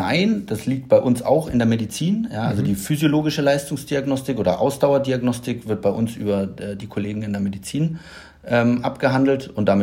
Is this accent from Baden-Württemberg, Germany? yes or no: no; Nuremberg, Bavaria, Germany; moved away as an adult; now in Berlin, Germany; Gebürtig bin ich eher im süddeutschen Raum zu Hause. Ich bin gebürtiger Nürnberger. Ja, aber die wunderschöne Stadt Nürnberg habe ich schon relativ früh verlassen, also direkt nach dem Abitur, dann über Umwege tiefstes Westdeutschland dann nach Berlin gekommen. 2010, genau. 2010.